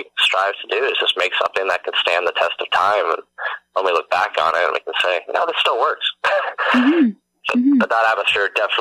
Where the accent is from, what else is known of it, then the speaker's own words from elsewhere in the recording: Hamilton, Ontario, Canada; I grew up in Hamilton.